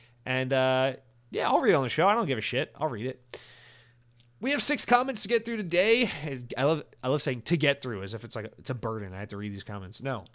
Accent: United States; But I'm an American, so I'm an American.

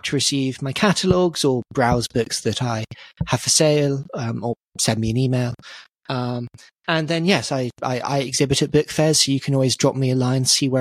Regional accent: United Kingdom; Certainly we're both British, and here the environment is actually quite well suited for books.

